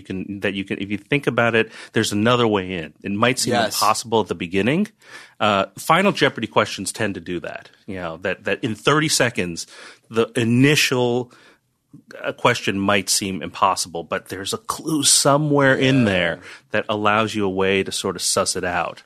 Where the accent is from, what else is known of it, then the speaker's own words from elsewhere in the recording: Chinatown, New York, United States; also born or lived in Bergen County, New Jersey; Chinatown for the first few years of my life. Then I went to high school in the Bronx. We lived in North Jersey in Bergen County.